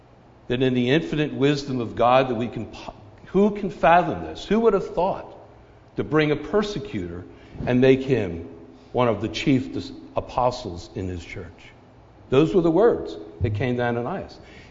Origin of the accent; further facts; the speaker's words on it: Pennsylvania, United States; I'm from Missouri. Actually, I'm from Pennsylvania.